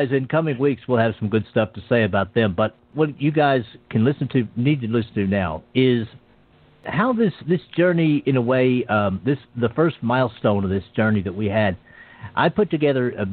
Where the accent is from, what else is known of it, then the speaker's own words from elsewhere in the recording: Texas, United States; Jeff grew up in South London. I grew up in Texas.